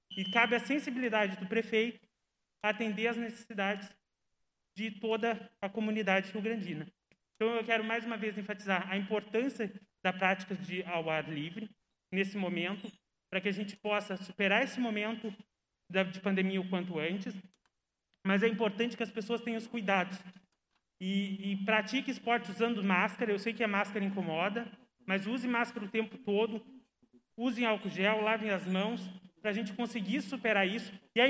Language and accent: Portuguese; Brazil; eu nasci e cresci na Vila da Quinta. Já faz alguns anos que eu não moro lá. Hoje eu moro no bairro Lagoa. Mas eu nasci e cresci lá.